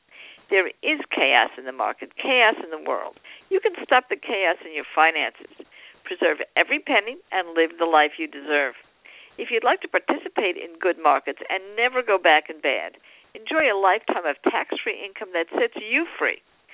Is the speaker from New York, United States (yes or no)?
yes; New York, United States; now in New Jersey, United States; I'm a New Yorker, broadcasting out of the great state of New Jersey, because I'm a transplant now to New Jersey